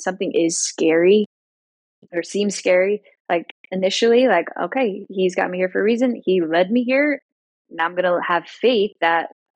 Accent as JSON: {"language": "English", "region": "Missouri", "country": "United States", "said": "I am from Missouri."}